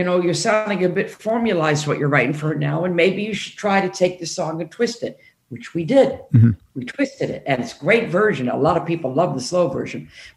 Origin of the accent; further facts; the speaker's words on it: Detroit, Michigan, United States; Well, I'm from Detroit, for Christ's sake.